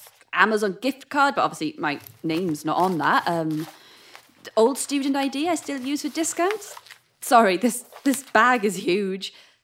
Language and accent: English; Swansea, Wales, United Kingdom; Swansea. Is that too specific?